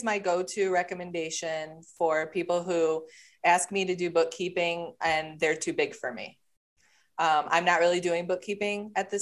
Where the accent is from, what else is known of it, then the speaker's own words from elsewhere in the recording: Cleveland, Ohio, United States; I'm actually originally from the Cleveland area. And I joke that they kicked me out because I was, that Ohio kicked me out because I was a Michigan hockey fan when I was growing up.